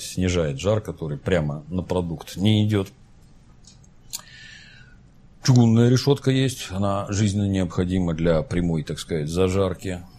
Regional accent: Ukraine; Я родился на Украине, там же в школу пошел. Украинский язык принудительно начинали изучать со второго класса.

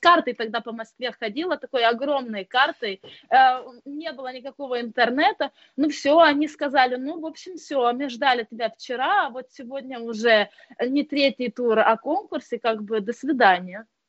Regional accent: Lithuania; Russian is a second language; moved away as an adult; now in Russia; Да, я родилась и выросла в Литве. Не знала ни одного русского слова, только маты.

